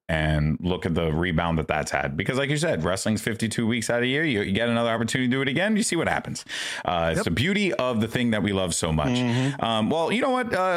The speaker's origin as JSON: {"language": "English", "region": "New York", "country": "United States", "said": "As a New Yorker who values and prides himself on a good dap up, that right there was a 10 out of 10."}